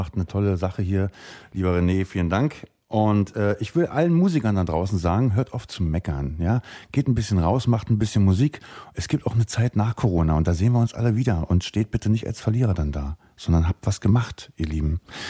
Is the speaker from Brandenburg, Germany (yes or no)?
yes; Treuenbrietzen, Brandenburg, Germany; Ja, natürlich ist es meine Heimatstadt Treuenbrietzen, keine Frage. Ich liebe diese Stadt